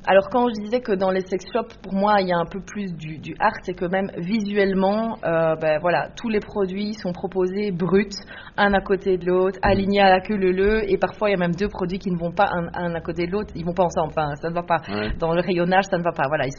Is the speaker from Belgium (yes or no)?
yes; Bertry, Wallonia, Belgium; also born or lived in Bouillon; Ici, moi, j'habite la région de Neuchâteau, je suis originaire de Bertry, j'ai habité durant 15 ans à Bouillon